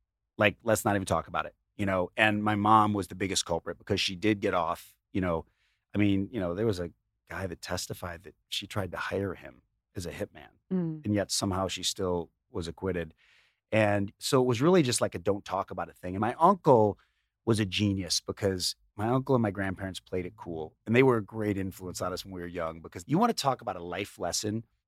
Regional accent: Chicago, Illinois, United States; So we grew up in Chicago, in the suburbs, and, you know, big house, you know, cool neighborhood.

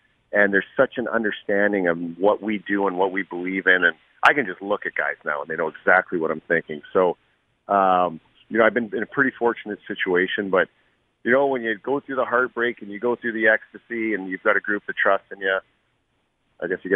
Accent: Canada; especially when I'm a Canadian

